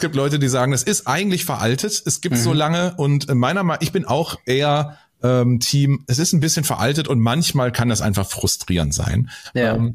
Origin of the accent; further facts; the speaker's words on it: North Rhine-Westphalia, Germany; ich komme aus dem Ruhrgebiet